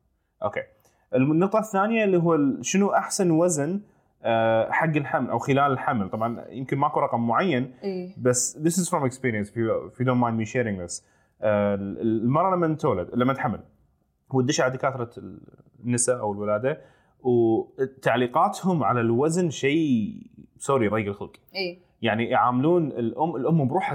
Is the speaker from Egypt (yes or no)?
no; Kuwait; كان السيزارين وايد منتشر عندنا بالكويت